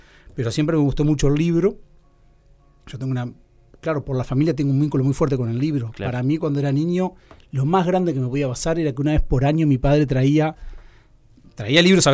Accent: Uruguay; yo soy de América Latina, de Uruguay

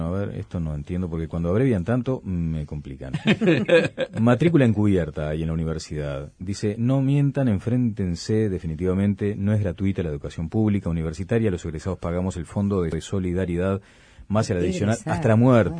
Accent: Uruguay; now in Brazil; Soy un uruguaya que vivo, y además trato de traducir, vive en Brasil

